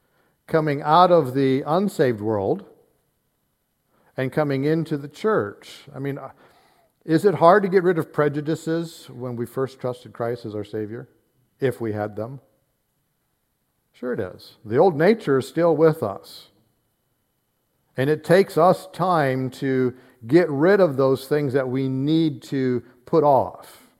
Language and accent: English; Indiana, United States; born there; also born or lived in California / South Carolina; I'm a Hoosier by birth, yes. I still hold to that. I'm proud of that. I like that thought. But I have lived in California just as long as I've lived in Indiana. I've lived in South Carolina